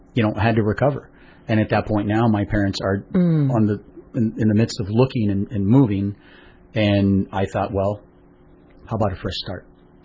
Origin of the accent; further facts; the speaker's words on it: Lomita, California, United States; I grew up right here in Lomita, so right down the street. I grew up Lomita, Torrance, Redondo Beach, Hermosa Beach.